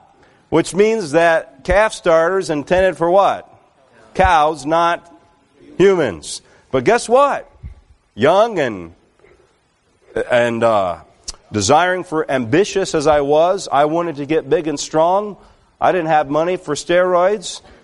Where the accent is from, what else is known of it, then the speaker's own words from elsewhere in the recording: Alabama, United States; University of Tennessee, which I grew up in Alabama